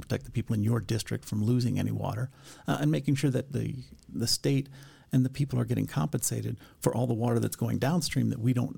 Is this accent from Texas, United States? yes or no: no; Colorado, United States; I am the person I am today because of growing up in Colorado